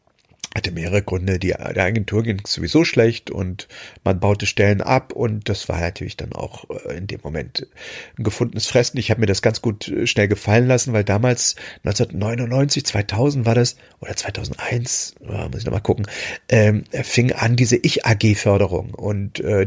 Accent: East Germany, Germany; meine alte Heimat, die DDR, verlassen habe, um im Westen zu gehen.

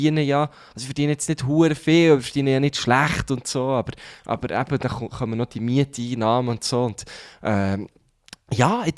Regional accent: Thun, Bern, Switzerland; Ich habe vorher in grösseren Städten gelebt. Klar, ich liebe Thun, bin da aufgewachsen, ist meine Heimatstadt und so.

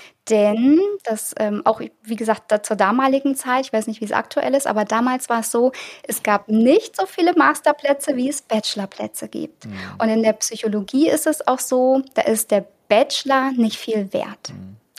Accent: Hesse, Germany; Also ich bin ja Hessin, man hört es ja, ich habe hier keinen bayerischen Akzent. Ich bin ja aus Hessen

